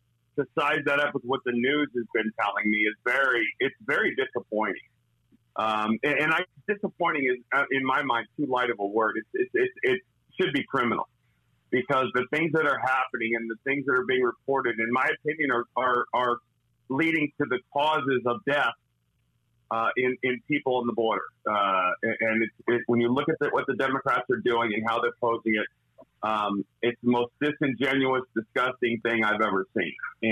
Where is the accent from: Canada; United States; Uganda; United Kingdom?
United States; Arizona; I grew up in Arizona, so the illegal immigration issue is not a joke.